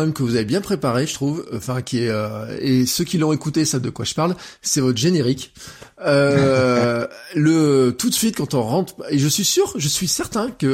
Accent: Auvergne-Rhône-Alpes, France; moi, en tant qu'Auvergnat, je voudrais avoir de l'information de ma collectivité

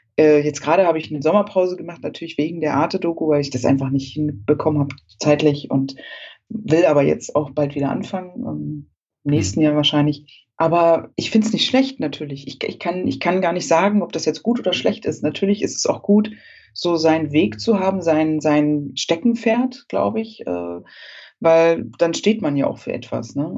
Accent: East Germany, Germany; born there; Ich bin ja noch in der DDR geboren und hab's ja aber ja nicht so richtig mitbekommen, aber bin eben sehr ostsozialisiert über meine Familie.

